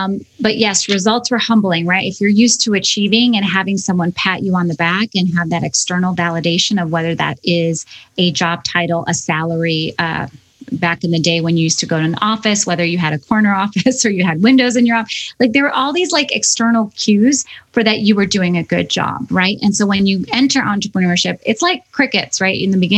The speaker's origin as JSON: {"language": "English", "town": "Chicago", "region": "Illinois", "country": "United States", "said": "And we're both from Chicago and we know it's like, it's a hustler kind of mentality in the agency world."}